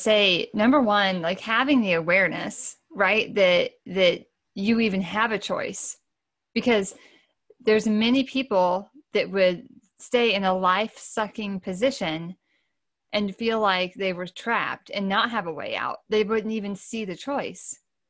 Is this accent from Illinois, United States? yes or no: yes; Illinois, United States; Okay, I grew up in Illinois, so not Chicago, but South.